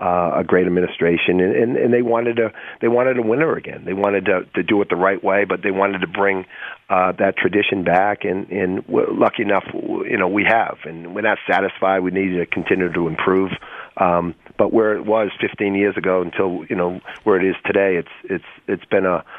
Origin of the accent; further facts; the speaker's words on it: Boston, Massachusetts, United States; You know, I grew up in Boston